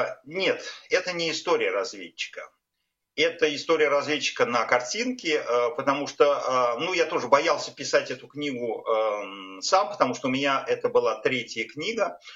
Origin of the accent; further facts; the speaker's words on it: Moscow, Russia; moved away as an adult; я родился в Москве в 61-м году при Никите Хрущеве. Вот и жил там половину жизни при Брежневе, Андропове, Черненко, Горбачеве.